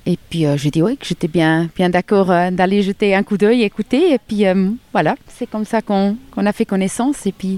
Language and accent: French; Biel/Bienne, Bern, Switzerland; Je suis de Bienne, oui.